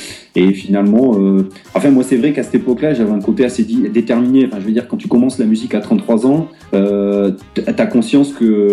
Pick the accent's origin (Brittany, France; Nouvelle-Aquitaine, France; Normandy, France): Nouvelle-Aquitaine, France; Bordeaux; On s'est rencontré à Bordeaux parce que moi, donc, je suis de Bordeaux j'étais là en vacances.